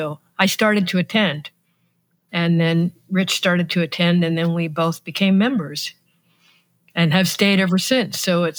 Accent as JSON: {"language": "English", "region": "New Jersey", "country": "United States", "tie": "born or raised there", "said": "I grew up in South Jersey, across the river from where he was, but we didn't know each other then."}